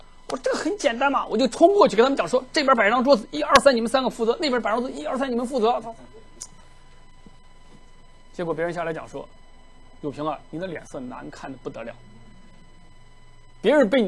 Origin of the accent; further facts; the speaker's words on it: China; 但是我们在中国的背景，我们中国人读书就是为了做官哈